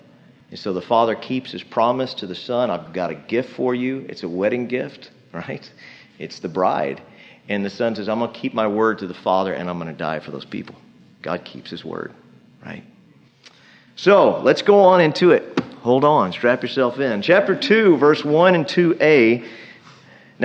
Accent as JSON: {"language": "English", "country": "United States", "said": "It may not feel right, especially being an American"}